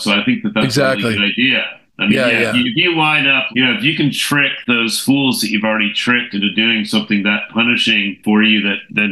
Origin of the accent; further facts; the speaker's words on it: Richmond, Virginia, United States; where I had the fortune of growing up in Richmond, Virginia